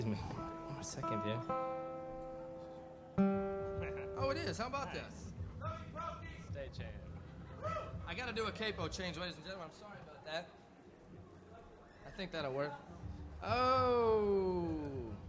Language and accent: English; St. Louis, Missouri, United States; Of course, we come from St. Louis.